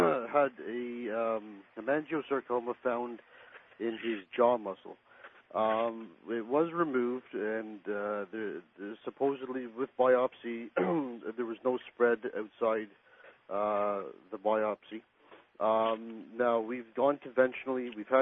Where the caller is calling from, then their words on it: Toronto, Ontario, Canada; I'm calling from Toronto, Canada.